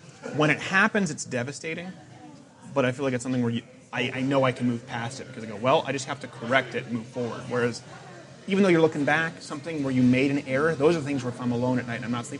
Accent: Quebec, Canada; I grew up in a socialist province where they thought I was basically learning disabled because I had to go to French schools and it wasn't my first language and it was the language laws.

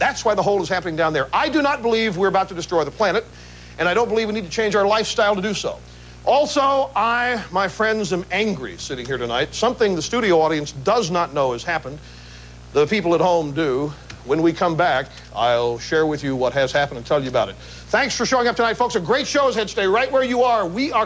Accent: Midwest, United States; born there; I was born in the Midwest. I have what I consider to be traditional, good old family values.

